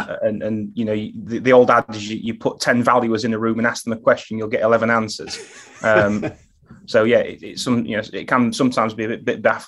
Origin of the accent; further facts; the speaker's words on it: Sheffield, Yorkshire and the Humber, United Kingdom; So geographically, I live in Sheffield. I'm born and bred in Sheffield.